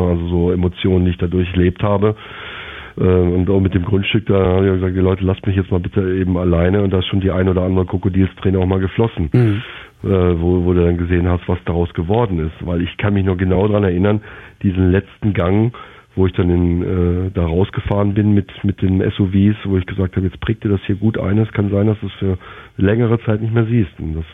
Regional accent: Germany; moved away as an adult; now in Jamaica; Also ich bin Deutscher, ja, und ich war auch 4 Jahre beim Militär

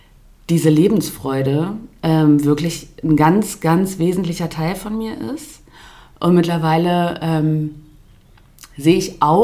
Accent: North Rhine-Westphalia, Germany; also born or lived in Cologne; now in Switzerland; Ich bin nach 21 Jahren Leben in Köln dann zurück in meine Heimat, ins Sauerland, gezogen. Und bin dann eben im letzten Jahr hier in der Schweiz gelandet.

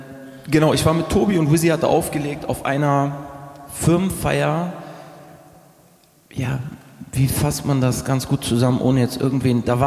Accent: Hamburg, Germany; man kommt sich ein bisschen provinziell vor als Hamburger auch

